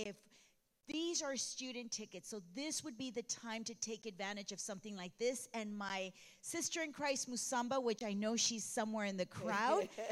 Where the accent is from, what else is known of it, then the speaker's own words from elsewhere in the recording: Texas, United States; I'm actually from Texas, just like Pastor Jennifer.